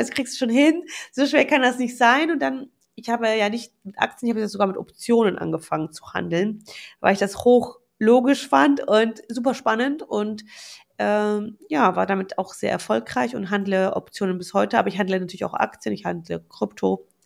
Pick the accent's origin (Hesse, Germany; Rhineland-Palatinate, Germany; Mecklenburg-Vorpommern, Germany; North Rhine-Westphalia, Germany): North Rhine-Westphalia, Germany; Wuppertal; ich bin in Wuppertal aufgewachsen, habe in Düsseldorf studiert